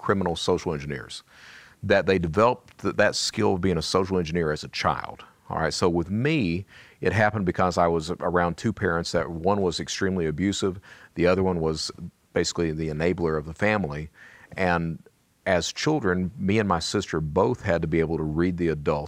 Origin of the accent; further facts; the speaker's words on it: Kentucky, United States; I come from Eastern Kentucky, and it's that mentality, especially with the males.